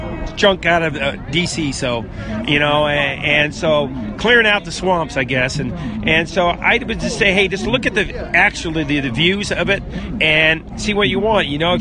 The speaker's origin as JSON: {"language": "English", "town": "Woodland Park", "region": "Colorado", "country": "United States", "said": "I'm actually from Woodland Park"}